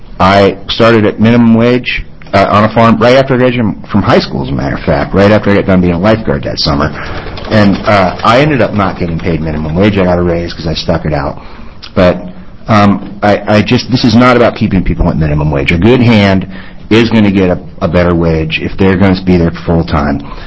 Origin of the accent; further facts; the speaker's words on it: Iowa, United States; I grew up in Iowa working in the fields with my friends, with my neighbors. I was a farmhand.